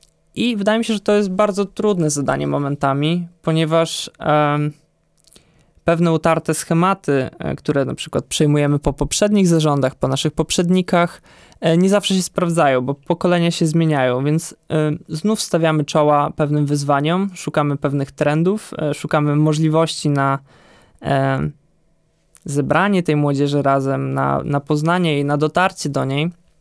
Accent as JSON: {"language": "Polish", "town": "Siemiatycze", "region": "Podlaskie Voivodeship", "country": "Poland", "said": "ja pochodzę z Siemiatycz, tutaj z Podlasia"}